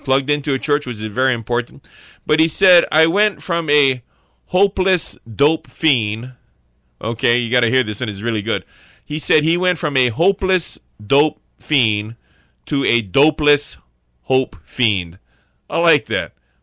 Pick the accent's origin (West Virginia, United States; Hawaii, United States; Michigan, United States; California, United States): Hawaii, United States; Aliamanu; the way my mom talked about me when I was growing up in Aliamanu.